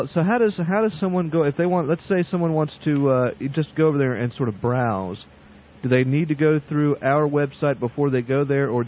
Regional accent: Richmond, Virginia, United States; born there; I wasn't born on the Bayou, but I was born in the in Richmond, Virginia, right there. So the capital of the Confederacy.

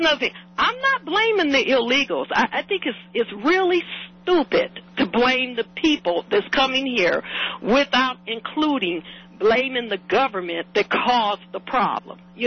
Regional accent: United States; I don't want anyone to call me an immigrant. I am an American, and I'm proud to be an American.

